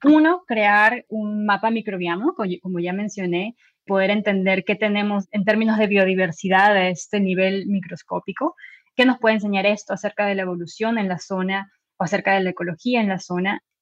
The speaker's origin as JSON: {"language": "Spanish", "country": "Peru", "said": "Yo, orgullosa de ser peruana, quiero promover la ciencia en mi país"}